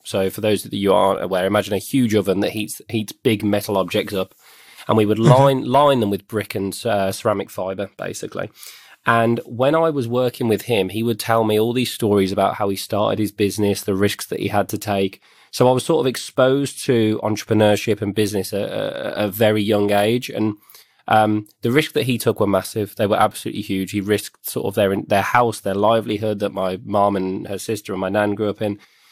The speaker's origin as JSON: {"language": "English", "region": "West Midlands", "country": "United Kingdom", "tie": "born or raised there", "said": "So I grew up in the West Midlands of the UK."}